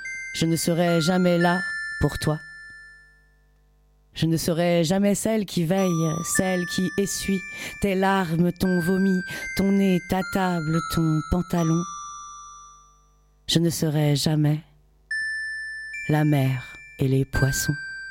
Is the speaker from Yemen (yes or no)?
no; Montreuil, Île-de-France, France; now in Marseille, France; Avant, j'étais pas dans la région marseillaise, j'étais dans le 93, moi je viens de Montreuil.